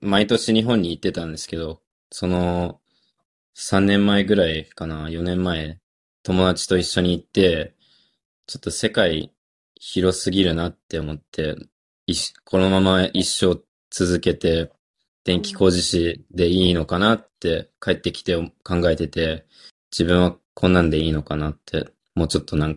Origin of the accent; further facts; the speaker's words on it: Australia; now in Japan; オーストラリア育ちのハーフで、こっちに20年ぐらい住んでるんですけど、あまり日本のことが知らなくて、言葉は話せるんですけど、文化とかが全然わからなくて